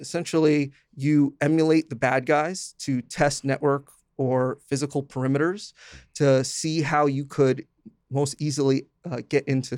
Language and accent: English; Union City, New Jersey, United States; So I grew up in Union City. At that time, it was the most densely populated city in the United States.